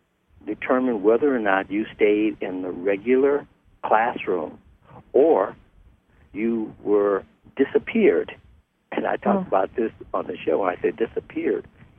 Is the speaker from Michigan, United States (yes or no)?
yes; Detroit, Michigan, United States; and that I'm from Detroit, Michigan. We were one of the earlier northern states that desegregated our public facilities, including our schools.